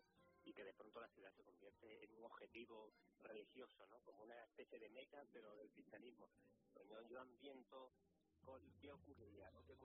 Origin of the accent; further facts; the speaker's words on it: Málaga, Andalusia, Spain; Yo me siento muy malagueño